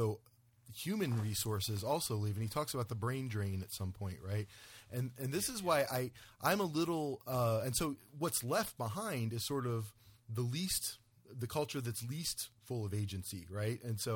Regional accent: Cleveland, Ohio, United States; maybe it's just because I'm from Cleveland

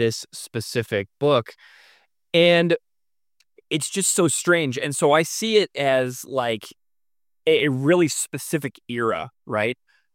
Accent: St. Louis, Missouri, United States; And I'm from St. Louis originally, which is another mid-sized city.

